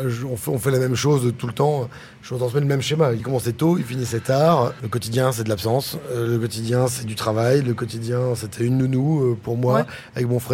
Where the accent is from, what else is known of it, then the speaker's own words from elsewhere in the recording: Montreuil-sur-Mer, Hauts-de-France, France; J'ai grandi à Montreuil-sur-Mer. Il n'y a jamais eu la mer. Voilà, on est venu s'installer à Merlimont à 15 minutes de Montreuil.